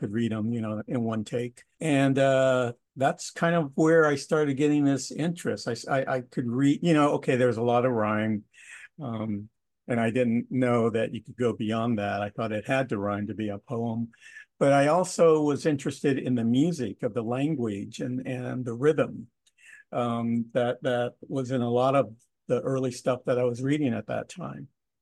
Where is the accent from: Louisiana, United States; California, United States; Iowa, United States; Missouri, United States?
California, United States; Compton; born there; Well, I was born in Compton a long time ago, and things were a bit different back then.